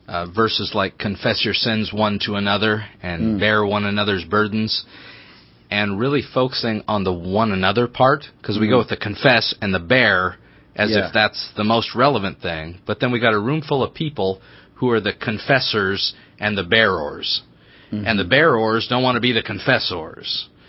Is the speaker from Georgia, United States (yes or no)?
no; California, United States; I'm sorry, I'm from California.